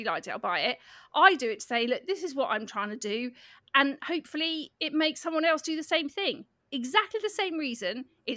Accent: Guernsey; We're from Guernsey and it's a very small island.

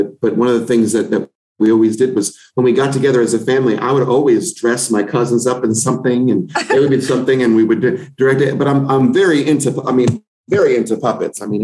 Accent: New York City, New York, United States; So I grew up in New York City, and ever since I was 5 years old, I started entertaining.

